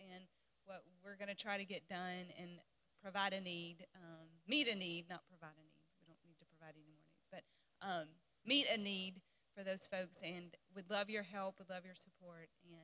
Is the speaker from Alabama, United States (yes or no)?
yes; Adamsville, Alabama, United States; And I grew up in Adamsville, which, you know, is not far from here. But it's the same town that Angie grew up in.